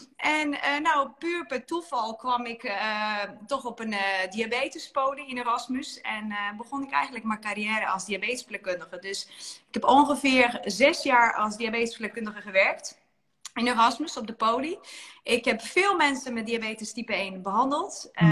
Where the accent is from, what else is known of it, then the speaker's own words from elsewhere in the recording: Serbia; now in Netherlands; Ik kom zelf uit Servië. Ik begon mijn carrière, ik zat vanavond echt uit te rekenen, maar ongeveer 22 jaar geleden in Nederland, in Erasmus Medisch Centrum.